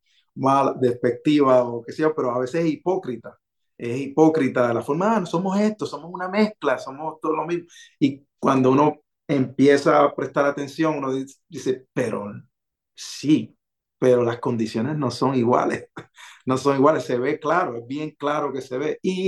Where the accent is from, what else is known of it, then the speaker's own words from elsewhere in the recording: Puerto Rico; Como humano y como negro puertorriqueño